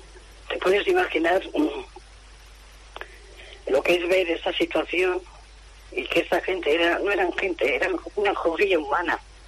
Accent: Getaria, Basque Country, Spain; born there; Porque nosotros vivimos en el Goibar, pero yo nací allí en Getaria. Mi hermano nació en Azcoitia y mi otro hermano nació en San Sebastián.

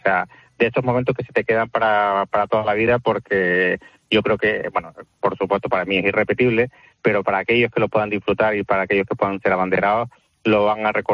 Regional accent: Canary Islands, Spain; moved away as an adult; yo soy canario y nos trasladamos todos a Barcelona

